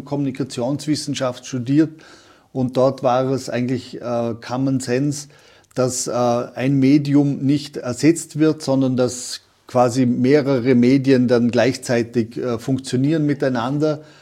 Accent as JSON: {"language": "German", "region": "Vorarlberg", "country": "Austria", "said": "bei uns in Vorarlberg"}